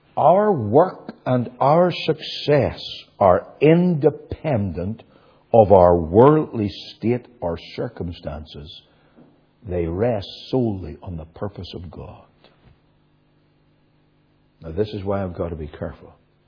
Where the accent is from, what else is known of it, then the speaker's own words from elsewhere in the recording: Northern Ireland, United Kingdom; accent: Ulster; now in South Carolina, United States; I am an Ulster man. You probably have gathered that by my accent. In South Carolina, they wonder why I haven't got the South Carolina drawl.